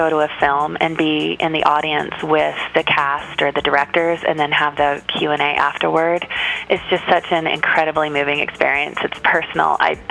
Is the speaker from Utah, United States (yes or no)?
yes; Salt Lake City, Utah, United States; I grew up in Salt Lake, and my sister and I used to go to the festival all the time